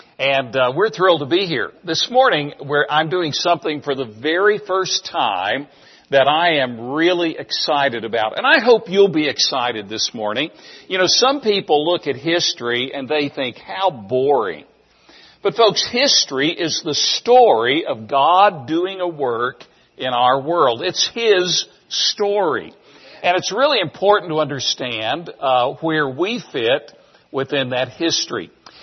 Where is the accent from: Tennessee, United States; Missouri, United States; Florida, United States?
Tennessee, United States; I grew up in East Tennessee. My family were Scotch-Irish immigrants who settled in East Tennessee sometime in the 1760s.